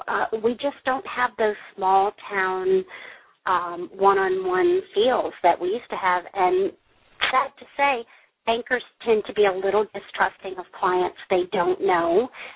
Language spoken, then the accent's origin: English; the South, United States; I'm from the South and so we still have family dinners.